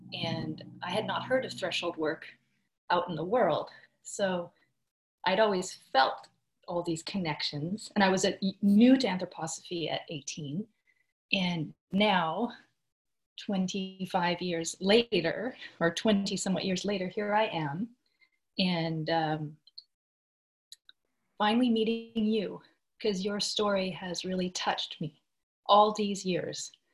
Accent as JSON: {"language": "English", "country": "Canada", "moved": "as an adult", "lives_now": "United States", "said": "When I was 18, that's when I moved to the United States from Canada"}